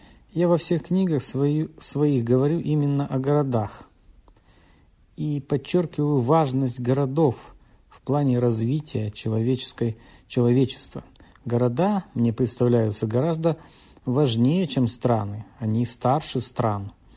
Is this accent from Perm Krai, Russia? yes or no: yes; Perm, Perm Krai, Russia; Дело в том, что сам я родом из Перми, поэтому я много буду говорить о Перми